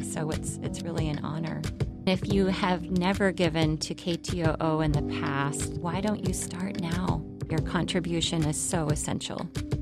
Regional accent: Juneau, Alaska, United States; I was born and raised here in Juneau.

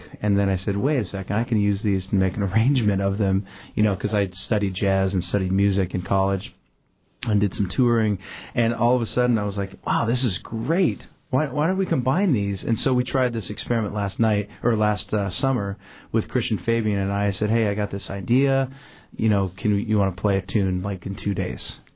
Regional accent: Sitka, Alaska, United States; I'm born and raised in Sitka. I'm Tlingit and some other things, like most people are. But I was raised as culturally as I could in Sitka.

